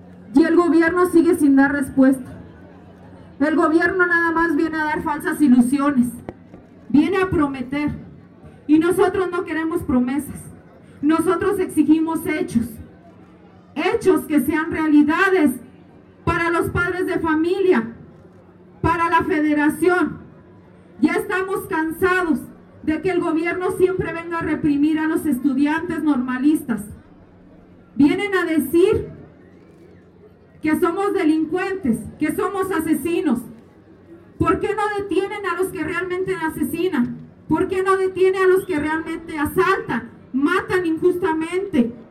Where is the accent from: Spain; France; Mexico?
Mexico; Da vergüenza decir que somos mexicanos, que mi persona es mexicana